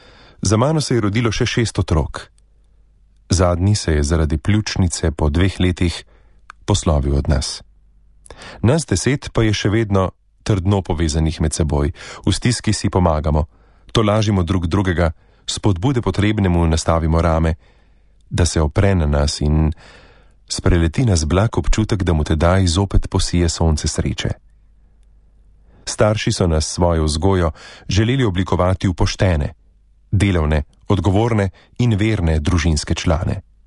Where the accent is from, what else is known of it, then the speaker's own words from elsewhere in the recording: Kapla, Drava, Slovenia; born there; 5 let pred drugo svetovno vojno sem se rodila na Kapli, kot 5. otrok očetu Mizarju in materi Šivilji.